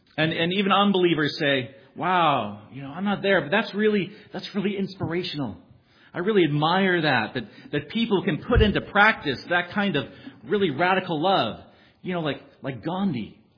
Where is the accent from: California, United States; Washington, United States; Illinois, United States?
California, United States; because, you know, I'm from California.